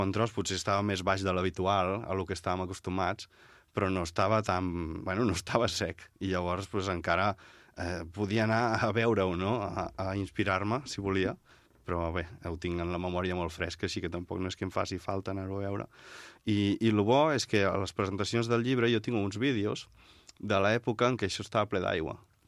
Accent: Sant Quintí de Mediona, Catalonia, Spain; de Sant Quintí de Mediona, al meu poble

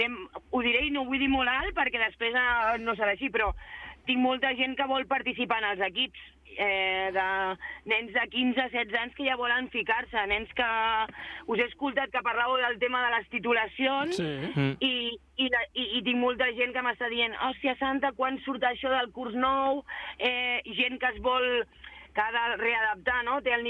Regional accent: Olesa de Montserrat, Catalonia, Spain; Jo que soc d'Olesa, que també som un poblet

